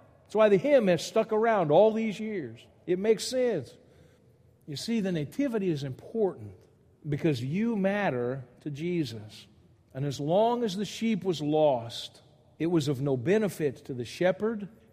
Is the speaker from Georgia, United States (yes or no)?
no; Louisiana, United States; I grew up in Louisiana.